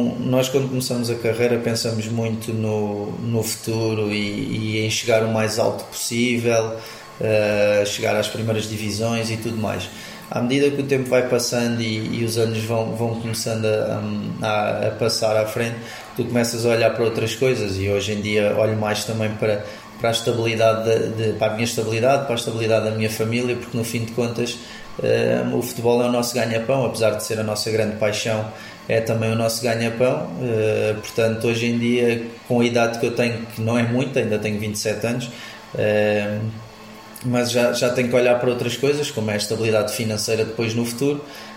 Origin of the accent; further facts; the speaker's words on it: Portugal; born there; Eu nasci em Portugal e o meu pai também nasceu em Portugal, se não me engano, mas depois esteve lá muito tempo e a família toda do meu pai é de lá.